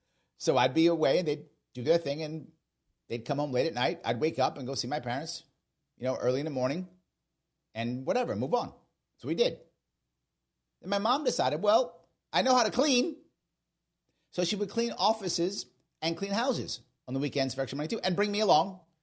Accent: New York City, New York, United States; I think about my time as a kid growing up in the Bronx.

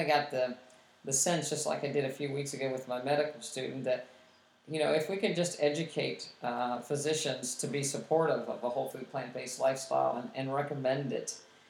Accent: West Virginia, United States; You know, I'm from West Virginia, and, you know, there's nobody in this room right now except Samantha, my dog.

